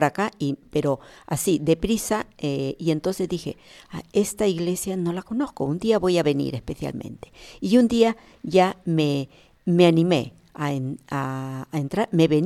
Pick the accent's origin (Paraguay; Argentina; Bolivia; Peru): Peru; yo soy de Perú, y estudié interna en la ciudad de Trujillo, en el colegio San Vicente de Paul.